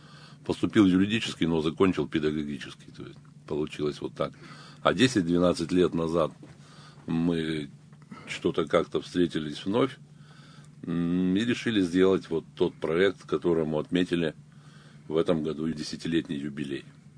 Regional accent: Yekaterinburg, Sverdlovsk Oblast, Russia; В Свердловске тогда еще, я сам свердловчанин коренной, то есть.

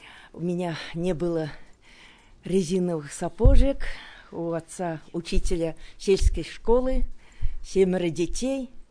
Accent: Chuvashia, Russia; Я приехала из Чувашии.

